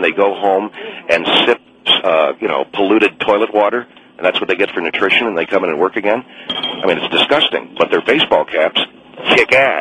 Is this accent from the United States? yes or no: yes; San Marino, California, United States; I'm from San Marino, California, which is...